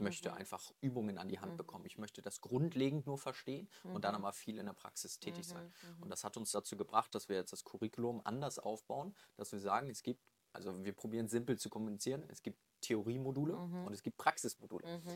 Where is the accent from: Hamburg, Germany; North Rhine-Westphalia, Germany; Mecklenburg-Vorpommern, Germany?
Hamburg, Germany; dann sind wir zurück sogar in meine Heimat hier nach Hamburg auch gekommen